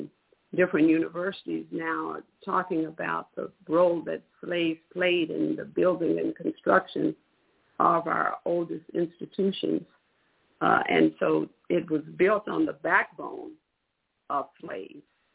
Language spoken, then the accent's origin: English; Texas, United States; also born or lived in Denver; Yes, I am from Texas. I grew up in Texas and live there now. although resided in Denver for many years